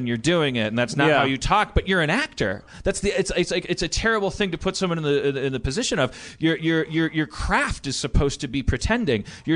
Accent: New Jersey, United States; take advantage of the fact that I'm from Jersey

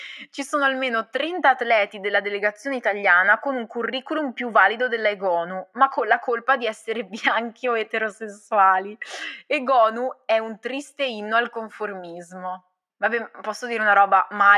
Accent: Veneto, Italy; anch'io sono veneta

